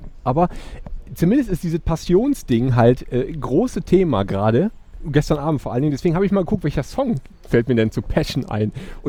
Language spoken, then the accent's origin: German; Essen, North Rhine-Westphalia, Germany; Ich komme ja aus Essen